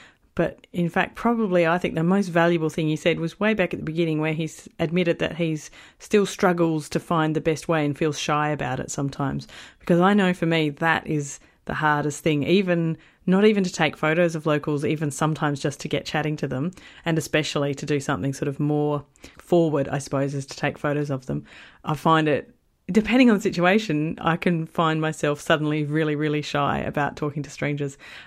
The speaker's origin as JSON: {"language": "English", "town": "Perth", "region": "Western Australia", "country": "Australia", "tie": "born or raised there", "said": "Fremantle is technically a suburb of Perth, my hometown, but it's much more special than that sounds."}